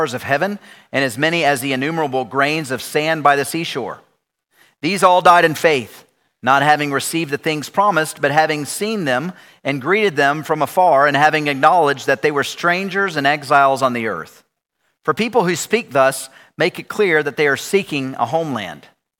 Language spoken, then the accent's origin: English; Knoxville, Tennessee, United States; I grew up here in Knoxville and went to Cedar Springs